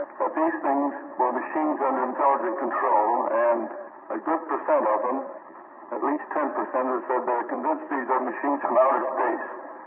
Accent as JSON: {"language": "English", "town": "Pittsburgh", "region": "Pennsylvania", "country": "United States", "said": "I'm not from Cleveland, I'm from Pittsburgh."}